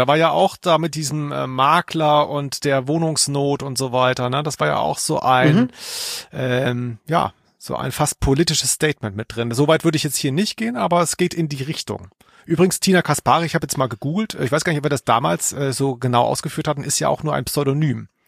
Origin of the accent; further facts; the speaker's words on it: Germany; Also das, wo ich herkomme, ist kein Dorf mehr. Da ist jetzt die Stadtbahn verlängert worden. Die Grundstückspreise sind explodiert. Das ist eine der teuersten Grundstücksgegenden Deutschlands.